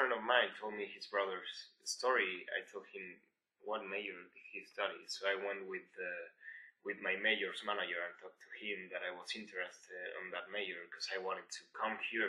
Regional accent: Puebla, Mexico; Well, I'm from Mexico.

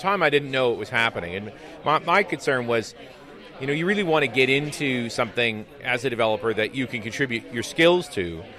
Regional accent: Vancouver, British Columbia, Canada; We started September 19th in my hometown in Vancouver, British Columbia.

